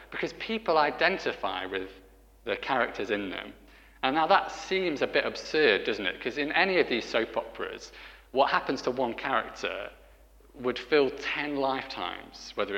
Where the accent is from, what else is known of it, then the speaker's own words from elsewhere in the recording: Nottingham, East Midlands, United Kingdom; I'm from Nottingham, so in the Midlands